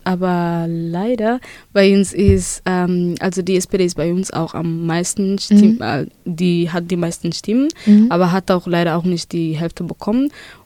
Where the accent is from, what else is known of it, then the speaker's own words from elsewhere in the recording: Duisburg, North Rhine-Westphalia, Germany; Ich komme aus Duisburg.